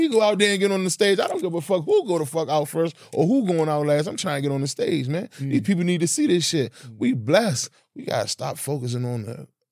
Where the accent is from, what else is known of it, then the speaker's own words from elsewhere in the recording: Washington, District of Columbia, United States; I'm from Washington, D.C., though. You feel me? So I understand that that's a part of our culture.